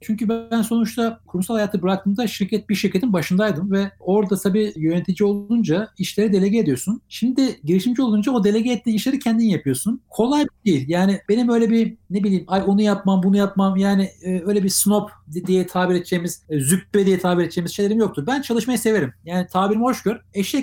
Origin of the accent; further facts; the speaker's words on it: Ankara, Turkey; now in Istanbul, Turkey; Ben bir Ankara çocuğuyum. Öyle başlayalım. Yani orada doğdum, orada büyüdüm. Hayalim İstanbul'da olmaktı. 2000 senesinde geldik.